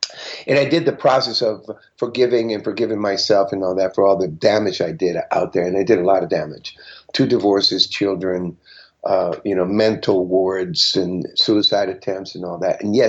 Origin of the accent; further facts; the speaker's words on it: Tijuana, Baja California, Mexico; I grew up in Mexico, by the way, in the little town south of the border, San Diego, which is where I'm at right now, Tijuana.